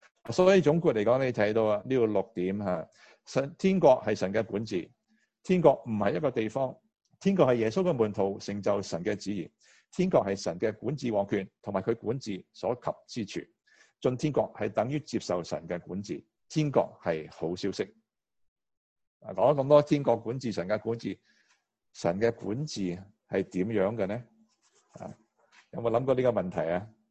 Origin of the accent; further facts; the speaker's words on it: China; 呢个祷告其实咧系同我哋中国人嘅思想好接近嘅